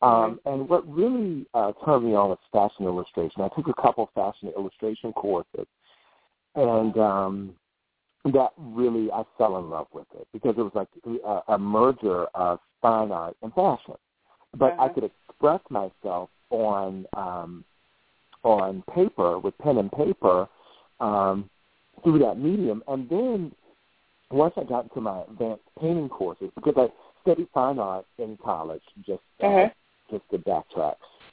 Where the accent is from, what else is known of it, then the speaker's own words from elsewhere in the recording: Virginia, United States; because at that time, growing up in Virginia, You know, mm-hmm. I wasn't, you know, it wasn't an industry town like L.A. or New York, you know.